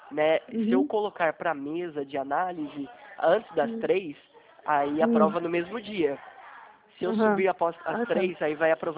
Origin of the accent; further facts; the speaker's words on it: São Paulo, Brazil; Na verdade, eu sou de interior de São Paulo. Eu trabalho em São José dos Campos.